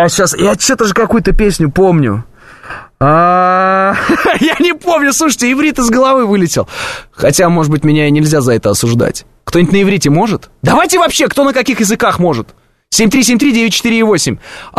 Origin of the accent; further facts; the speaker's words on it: Kazakhstan; а я как истинный казах не могу же учить киргизский